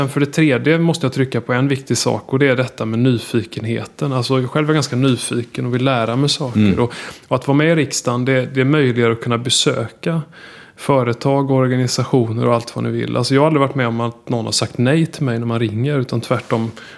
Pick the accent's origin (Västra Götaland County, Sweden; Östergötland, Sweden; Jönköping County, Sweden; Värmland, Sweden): Västra Götaland County, Sweden; Gothenburg; Jag är uppvuxen i södra Göteborg. Askim, i närheten av Frölunda i Göteborg.